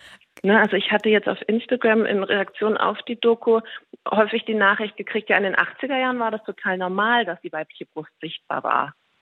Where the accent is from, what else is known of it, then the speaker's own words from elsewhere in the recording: East Germany, Germany; Also ich bin im Osten aufgewachsen oder zumindest einen kurzen Teil.